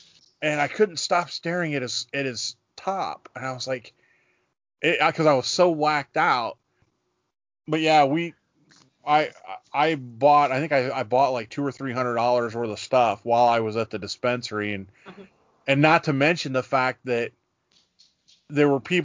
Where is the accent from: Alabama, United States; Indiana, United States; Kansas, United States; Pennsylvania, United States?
Indiana, United States; And I'm like, look, I'm from Indiana.